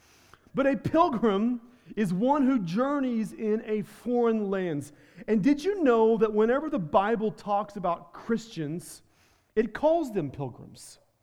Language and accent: English; United States; I am an Indian. I am a Native American.